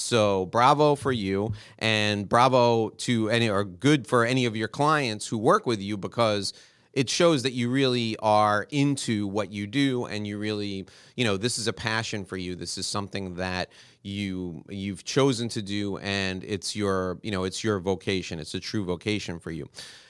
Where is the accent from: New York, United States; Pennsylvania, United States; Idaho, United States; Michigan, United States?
New York, United States; New York City; Where I grew up in New York City, I can't walk down the street without someone that's had an immigration experience.